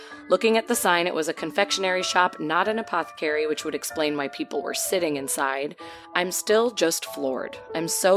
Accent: Canada; I'm Canadian, so this all makes sense.

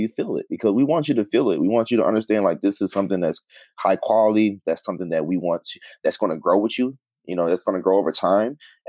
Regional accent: Atlanta, Georgia, United States; Atlanta's powerful, man. I think me growing up in Atlanta, and you look at how far Atlanta has grown, even from an economic standpoint, right?

